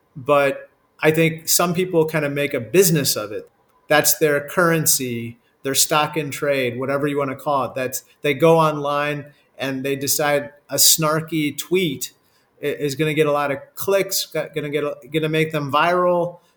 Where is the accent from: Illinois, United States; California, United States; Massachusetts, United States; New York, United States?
Illinois, United States; Peoria; also born or lived in India; I'm an immigrant. I'm one of the few naturalized citizens in Congress. I was born in India and grew up in Peoria, Illinois, of all places.